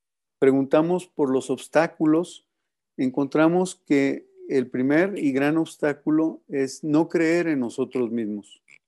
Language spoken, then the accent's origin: Spanish; Mexico; desearle a esta gente que somos los mexicanos un mejor nivel de vida